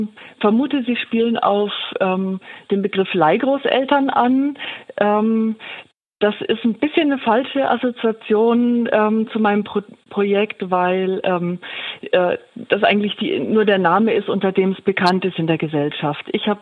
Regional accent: Bavaria, Germany; born there; now in Kassel, Germany; aus Kassel, gebürtig aus Franken und bin hier nach Kassel gezogen

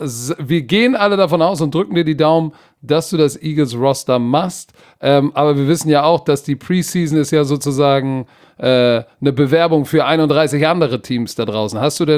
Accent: Hamburg, Germany; so sind wir aus Hamburg.

